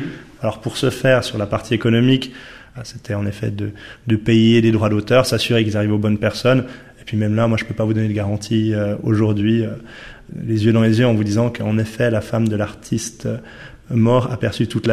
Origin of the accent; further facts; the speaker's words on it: Neuchâtel, Switzerland; on voulait aussi avoir une composante neuchâteloise, parce qu'on est, on est neuchâtelois